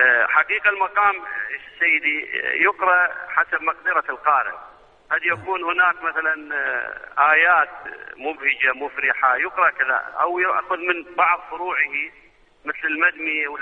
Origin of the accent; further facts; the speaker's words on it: Iraq; مقام عندنا بالعراق يسمى مقام الحجاز ديوان